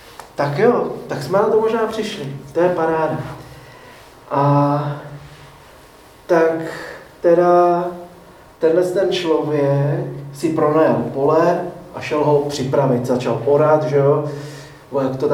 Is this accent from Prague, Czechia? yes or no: yes; Prague, Czechia; My jsme z Prahy, z města, takže neznáme to zemědělství zase tak dobře.